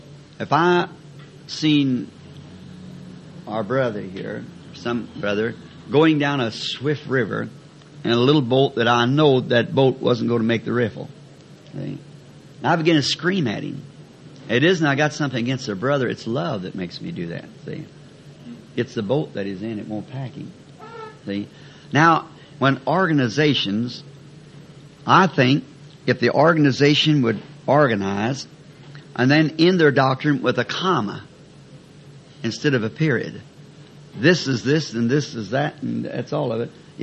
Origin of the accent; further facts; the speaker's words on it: United States; As an American, I abide by the laws.